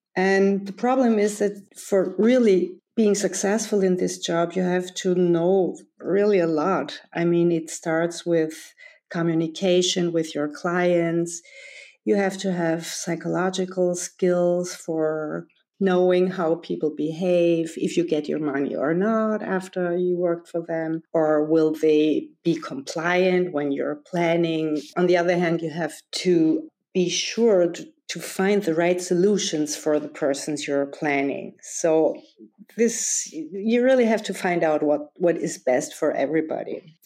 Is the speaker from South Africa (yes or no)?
no; Vienna, Austria; Well, I'm an architect from Vienna